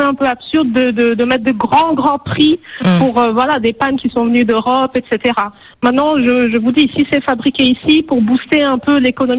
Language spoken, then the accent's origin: French; Switzerland; Je ne suis pas africaine, je suis suisse d'origine.